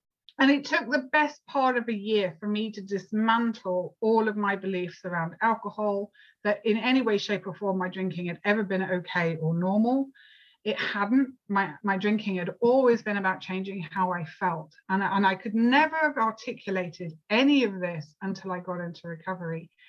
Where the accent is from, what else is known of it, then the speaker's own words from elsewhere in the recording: United Kingdom; I'm sure you realize I'm not American. I'm actually from Saudi Arabia, I joke. But I'm actually from the UK